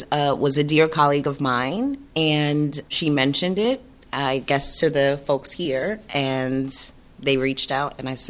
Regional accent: New York City, New York, United States; I grew up in New York City in the 1980s and 1990s, and all that came with that.

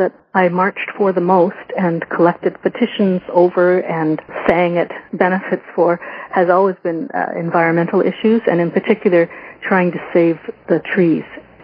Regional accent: Ontario, Canada; I grew up in Ontario

